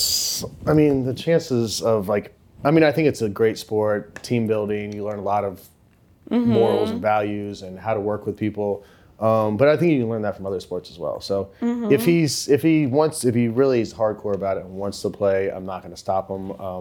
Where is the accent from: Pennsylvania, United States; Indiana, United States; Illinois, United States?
Indiana, United States; now in Nashville, United States; Southern Indiana.